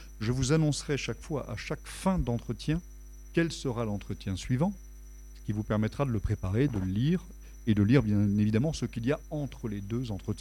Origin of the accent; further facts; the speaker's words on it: Grand Est, France; also born or lived in southern France; Je suis né dans le sud de la France, mais j'ai grandi en Alsace, dans le diocèse de Strasbourg, qui est mon diocèse d'incardination.